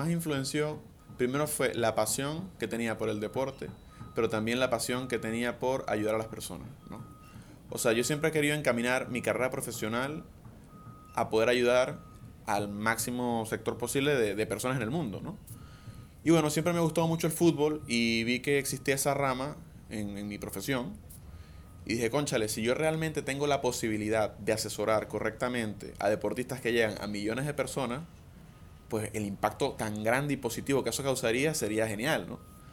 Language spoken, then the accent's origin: Spanish; Venezuela; also born or lived in Panama; now in Madrid, Spain; mis amigos. Tengo 25 años, soy venezolano, pero viví mucho tiempo en Panamá. Ahora estoy viviendo en España, en Madrid.